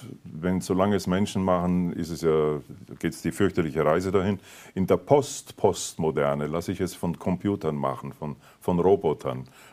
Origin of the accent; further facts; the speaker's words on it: Vienna, Austria; born there; Ich bin ja in Wien geboren.